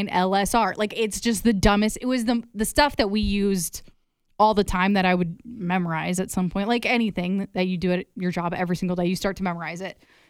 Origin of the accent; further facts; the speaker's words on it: Anamosa, Iowa, United States; And I told her, oh, I grew up in Anamosa.